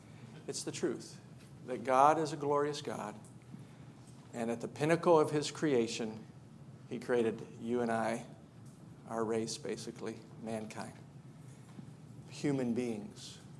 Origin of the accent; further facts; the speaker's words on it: Charleston, United States; I'm from Charleston.